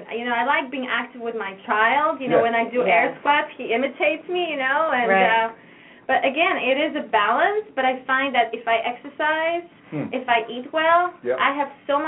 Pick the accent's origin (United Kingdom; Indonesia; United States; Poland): Poland